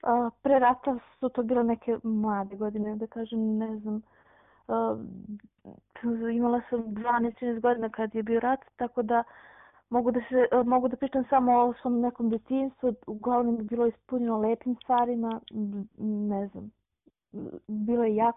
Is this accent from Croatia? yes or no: no; Leposavić, Kosovo; iz Leposavića sam, imam 33 godine, majka dvoje dece, supruga